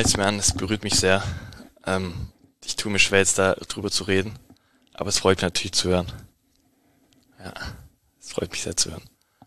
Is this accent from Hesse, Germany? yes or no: yes; Rüdesheim, Hesse, Germany; Rudesheim, ne, wo ich dann halt auch lange gelebt habe, wo ich aufgewachsen bin, wo ich halt auch noch viele, viele kenne und viele Freunde habe